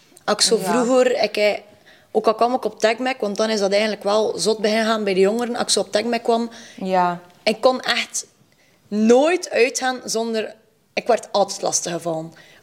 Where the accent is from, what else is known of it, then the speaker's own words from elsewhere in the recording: West Flanders, Belgium; accent: West Flemish; omdat ik BSO heb gevolgd, ben ik West-Vlaams. Dus dikke zever, hé. Ik ben een West-Vlaming. Ik ga het niet algemeen beginnen klappen.